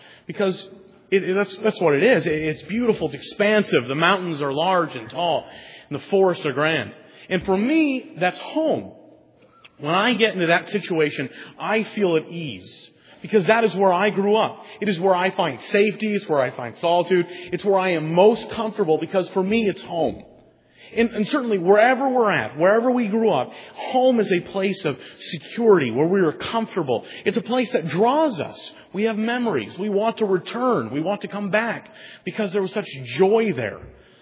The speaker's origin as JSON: {"language": "English", "region": "the West", "country": "United States", "said": "For myself, I'm from the West."}